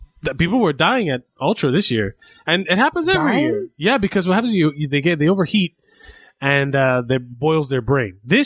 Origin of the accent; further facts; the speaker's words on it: Miami, Florida, United States; I'm from Miami. We don't know what those are.